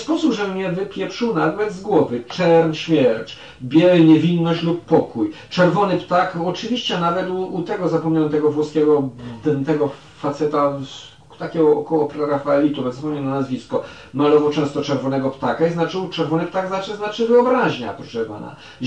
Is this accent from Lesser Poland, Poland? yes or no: no; Sanok, Subcarpathian Voivodeship, Poland; ja mogłem tam w dzieciństwie w Sanoku specjalnie oglądać takiego